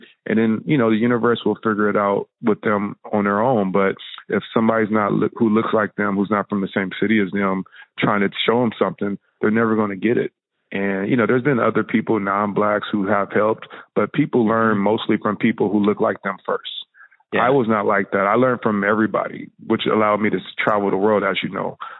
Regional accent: Compton, California, United States; So I grew up in Compton, as I told you

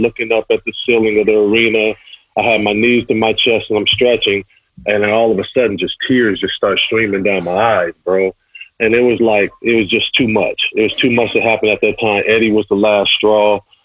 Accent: Pasadena, California, United States; also born or lived in Glendora / La Verne; now in Las Vegas, United States; Oh, yeah. You know, Pasadena boy, went to Glendora High. Yeah, you know, family moved to Laverne before moving to Vegas. My brother's still in Upland.

